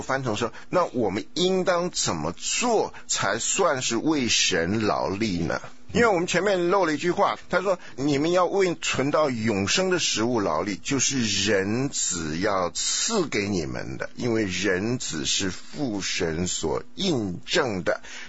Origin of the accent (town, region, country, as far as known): China